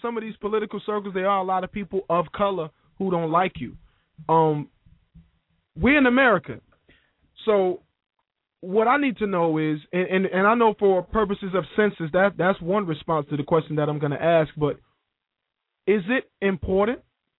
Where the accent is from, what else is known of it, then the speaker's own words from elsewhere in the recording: United States; Like, okay, so I'm an American that happens to be black. Why can't I be an American that happens to be of color?